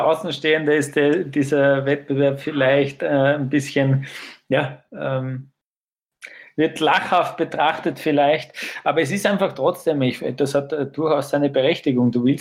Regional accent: Austria; Auch wenn mir der Kai aus der Kiste als Österreicher nicht viel sagt

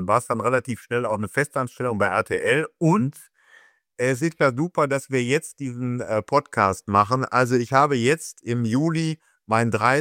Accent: Wuppertal, North Rhine-Westphalia, Germany; Ich bin ja gebürtiger Wuppertaler.

